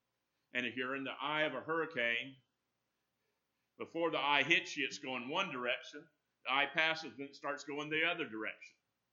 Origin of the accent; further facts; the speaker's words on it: Destin, Florida, United States; I grew up in North Florida. Destin. When I was there, all you had was fishing shanties there.